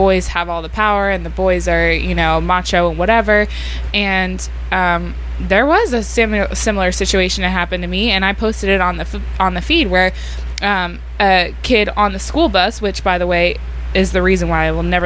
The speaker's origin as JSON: {"language": "English", "region": "the South", "country": "United States", "said": "That was extremely difficult because I'm from the South"}